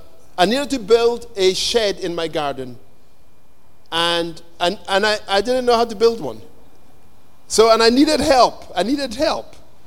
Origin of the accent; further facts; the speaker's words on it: Nigeria; I'm a Nigerian, and as a Nigerian, I've had to really work on pride